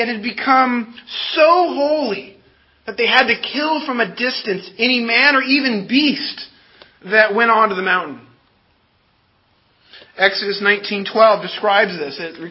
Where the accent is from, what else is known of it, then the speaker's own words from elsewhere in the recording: California, United States; Growing up in Southern California, I still remember experiencing my first sizable earthquake as a relatively young child.